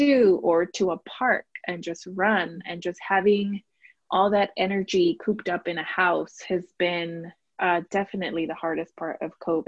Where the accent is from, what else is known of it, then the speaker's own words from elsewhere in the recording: Los Angeles, California, United States; moved away as an adult; now in Gilbert, United States; I live in Gilbert, Arizona. It's hard to live here, actually. I grew up in Los Angeles, California. I didn't move out of LA till I was 23 years old